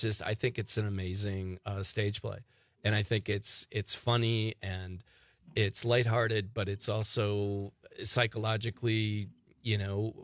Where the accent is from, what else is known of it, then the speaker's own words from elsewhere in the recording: Waupaca, Wisconsin, United States; I'm from Waupaca, about 15 minutes from Plainfield.